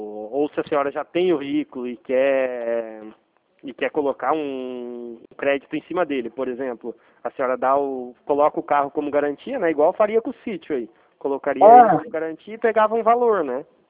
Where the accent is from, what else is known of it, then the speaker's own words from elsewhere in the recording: Foz do Iguaçu, Paraná, Brazil; Foz do Iguaçu, Paraná.